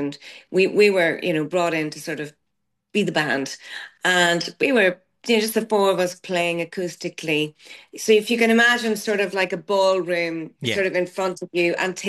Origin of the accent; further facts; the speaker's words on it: Ireland; as Irish people